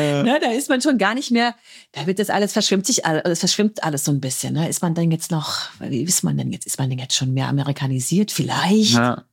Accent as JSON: {"language": "German", "town": "Heidelberg", "region": "Baden-Württemberg", "country": "Germany", "tie": "born or raised there", "also_born_or_lived": "Dublin / London", "moved": "yes", "lives_now": "United States", "said": "Also ich bin ja Heidelbergerin, bin dort geboren, das ist einfach meine Heimatstadt, ne?"}